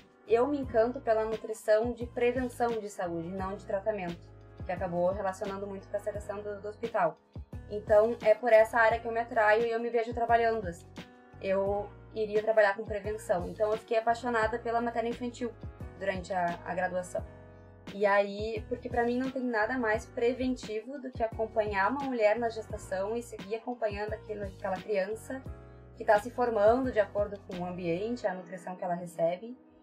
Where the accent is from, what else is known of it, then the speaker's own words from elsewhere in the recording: Porto Alegre, Rio Grande do Sul, Brazil; resumidamente, eu sou de Porto Alegre, sempre fui de Porto Alegre.